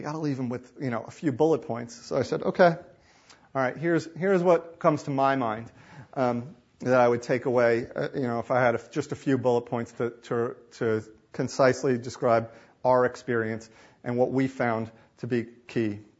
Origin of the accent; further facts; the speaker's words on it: New York, United States; I'm being a New Yorker and talking too fast, probably.